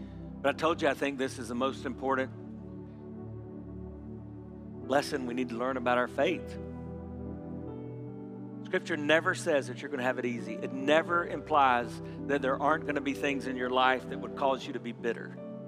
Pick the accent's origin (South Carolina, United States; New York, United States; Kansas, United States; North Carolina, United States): South Carolina, United States; when there was an evil, demonic church shooting in my home state in Charleston, South Carolina